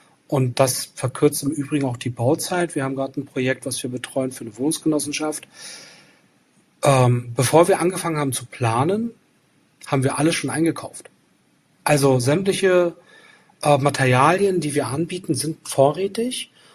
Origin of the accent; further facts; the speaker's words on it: Rostock, Mecklenburg-Vorpommern, Germany; dann Rostock als meine Heimatstadt